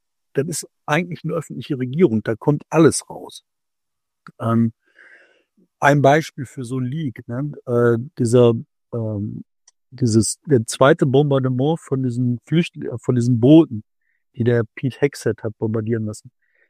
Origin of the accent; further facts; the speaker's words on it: Bottrop, North Rhine-Westphalia, Germany; Ich komme aus Bottrop, was kann ich in Bottrop machen?